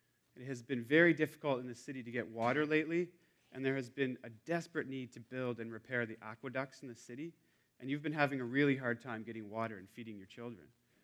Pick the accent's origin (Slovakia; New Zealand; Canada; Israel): Canada; Nova Scotia; now in Vancouver, Canada; yes, that's a Dutch name. My father was born in Holland, but I, on the other hand, like I said, grew up in Nova Scotia, so I'm pure Canadian. I've been in Vancouver for about 8 years now